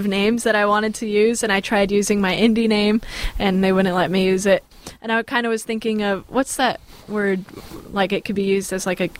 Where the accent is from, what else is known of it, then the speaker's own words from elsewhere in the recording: California, United States; I have to spell it B-A-Y, because I'm from the Bay Area.